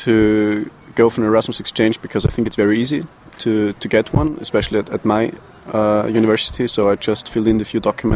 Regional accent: Vienna, Austria; I'm from Vienna in Austria. And I'm here as an Erasmus student. And I came here at the end of August.

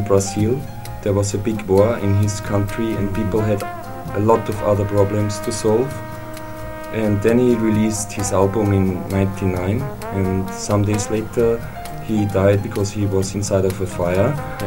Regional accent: Austria; English is a second language; I'm from Austria. I'm working for Radio FAO in Linz

